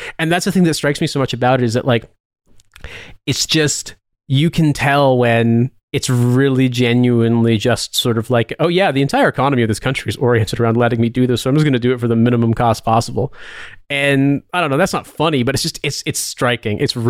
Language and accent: English; United States; And I feel like, okay, that's not just me being American.